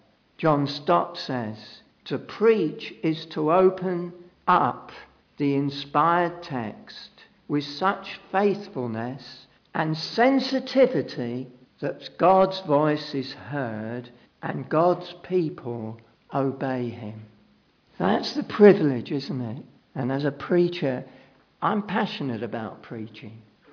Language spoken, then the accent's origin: English; London, United Kingdom; I can look back in my youth when I lived, obviously I'm a Londoner